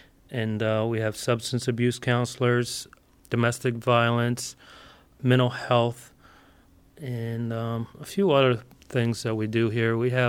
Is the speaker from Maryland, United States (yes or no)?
yes; Baltimore, Maryland, United States; But I grew up in Baltimore. I've always been around it.